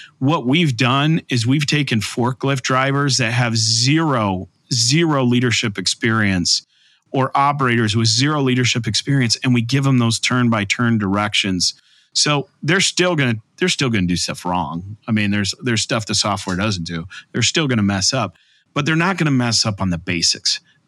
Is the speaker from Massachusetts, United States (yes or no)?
no; Illinois, United States; And I grew up in Central Illinois and I worked in cornfields.